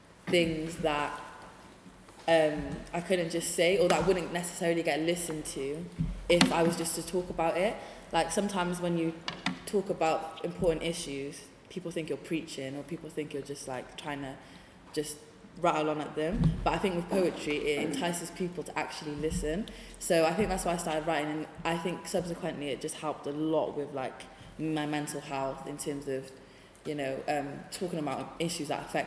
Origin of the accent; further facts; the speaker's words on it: Cardiff, Wales, United Kingdom; I'm from Cardiff. My background heritage is West African and Asian, but yeah, I grew up in Cardiff my whole life.